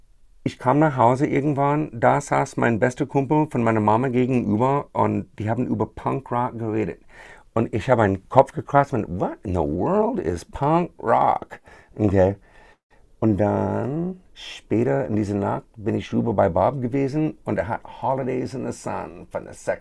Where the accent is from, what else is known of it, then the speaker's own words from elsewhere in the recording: Krefeld, North Rhine-Westphalia, Germany; Mädel aus Düsseldorf, aus Krefeld. Vielleicht spielt das auch eine Rolle. Ich weiß es nicht. Aber ich habe einfach diesen Akzent.